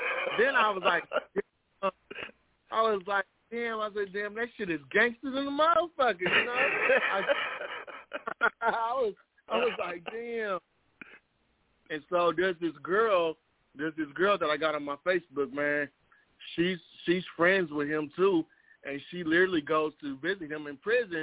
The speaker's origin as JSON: {"language": "English", "town": "Wichita", "region": "Kansas", "country": "United States", "said": "You know, a lot of people who don't know, I'm originally from Wichita, Kansas, you know."}